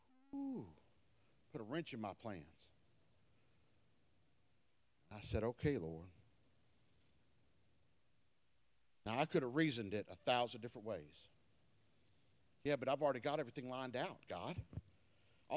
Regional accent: Myrtle Beach, South Carolina, United States; Well, I grew up in South Carolina. I grew up in Myrtle Beach. Now, I know all the ways around town.

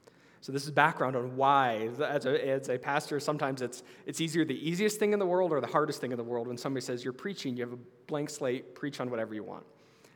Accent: Sparks, Nevada, United States; I'm a local boy, so born and raised in Sparks and fourth generation Nevadan. So Northern Nevada is just, it's home.

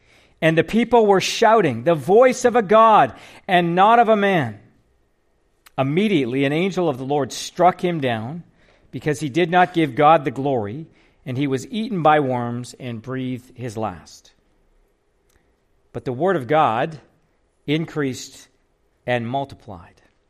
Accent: Canada; Just so you know, I am Canadian. I've got credentials.

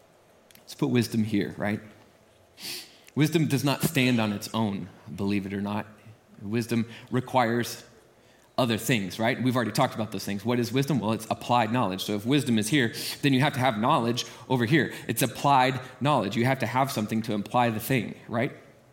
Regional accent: Amarillo, Texas, United States; Here's the thing, I'm from Amarillo, Texas, and I was raised by the low tech redneck.

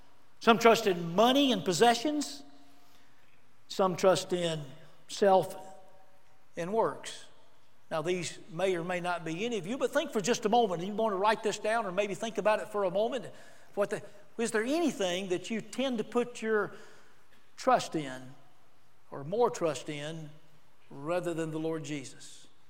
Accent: Auburn, Alabama, United States; I love living in Auburn, Alabama. Lee County, Alabama. I love living right here. And I tell you, go around and tell people I'm from Auburn.

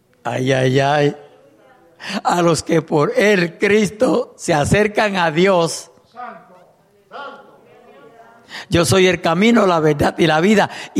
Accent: Puerto Rico; estaba cogiendo una foto de allá, de donde yo soy, en Puerto Rico.

